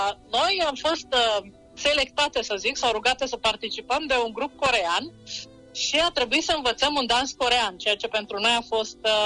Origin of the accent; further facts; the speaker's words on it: Bacău, Bacău County, Romania; Sunt din Bacău